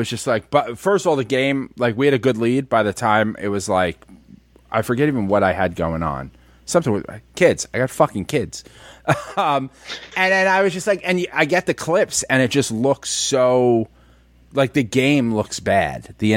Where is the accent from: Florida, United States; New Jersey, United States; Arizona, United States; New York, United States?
New Jersey, United States; I mean, I came from South Jersey